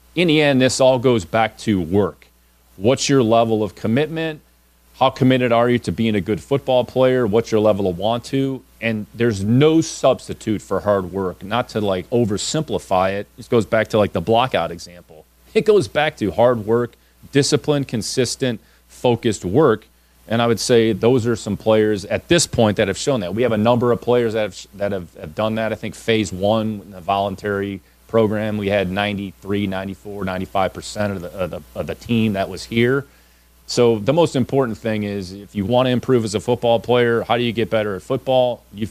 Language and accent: English; Cleveland, Ohio, United States; We're both from Cleveland.